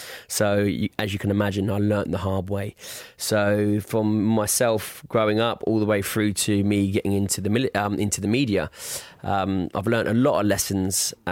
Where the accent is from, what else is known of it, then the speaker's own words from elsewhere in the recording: France; So I was from France. I thought, right, I'm going to move back to the UK.